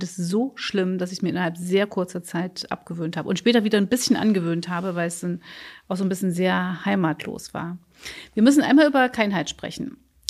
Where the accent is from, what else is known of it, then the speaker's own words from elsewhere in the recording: Gouda, South Holland, Netherlands; Ich komme aus Gouda.